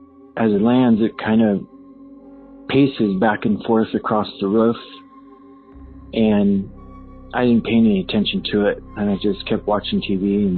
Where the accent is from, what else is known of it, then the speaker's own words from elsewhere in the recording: California, United States; I'm from Southern California.